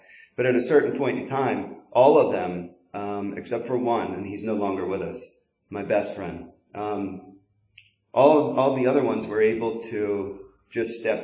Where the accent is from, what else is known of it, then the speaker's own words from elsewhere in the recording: Doylestown, Pennsylvania, United States; So I grew up in Doylestown. My parents are still together.